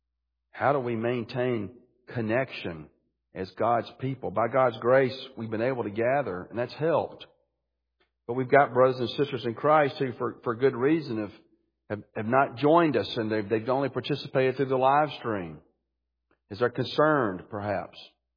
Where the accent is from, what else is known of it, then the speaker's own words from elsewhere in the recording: Birmingham, Alabama, United States; and I grew up in Alabama, in Birmingham.